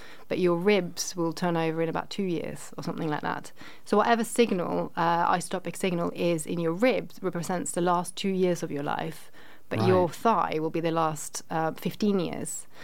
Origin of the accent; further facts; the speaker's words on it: Norway; I grew up in Norway, so my teeth actually have the sort of Norwegian Viking signals.